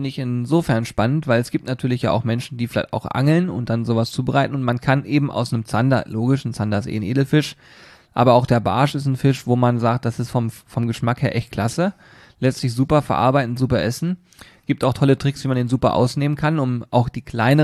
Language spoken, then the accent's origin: German; Hanover, Lower Saxony, Germany; ich komme aus Hannover, ich kenne mich hier ein bisschen aus